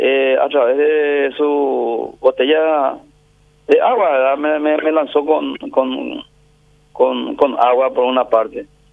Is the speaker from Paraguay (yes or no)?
yes; Paraguay